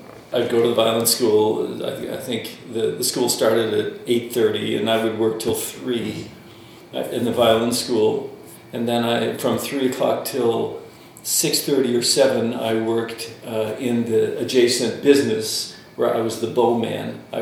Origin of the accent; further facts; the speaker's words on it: Utah, United States; I started the violin, I guess, when I was in the sixth grade. I grew up in Utah.